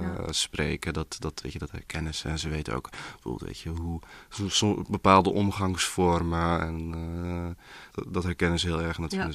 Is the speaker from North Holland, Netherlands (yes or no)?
yes; Amsterdam, North Holland, Netherlands; ik ben in Amsterdam-West opgegroeid met voornamelijk Marokkaanse en Turkse mensen om me heen.